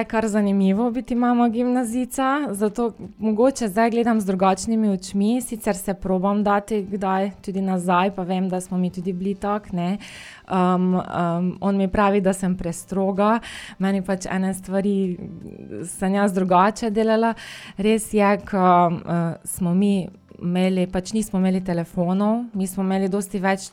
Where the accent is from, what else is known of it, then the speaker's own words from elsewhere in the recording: Ljutomer, Mura, Slovenia; ker sem sama iz Ljutomera.